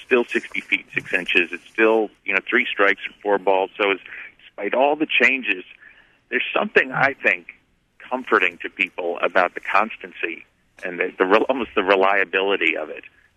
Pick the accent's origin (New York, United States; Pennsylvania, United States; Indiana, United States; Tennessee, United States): New York, United States; New York City; despite the fact I grew up in New York City, for some strange reason I grew up a Pirates fan